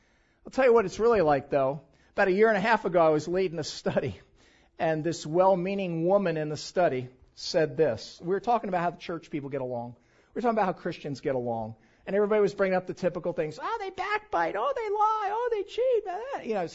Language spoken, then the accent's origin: English; East Coast, United States; You know that I was raised on the East Coast. You can probably tell, can't you? Little New York in me.